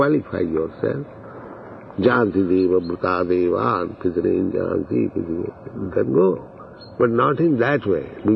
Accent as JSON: {"language": "English", "country": "India", "said": "Just like, hey, I am Indian, if I want to come to France, I must take visa, I must passport"}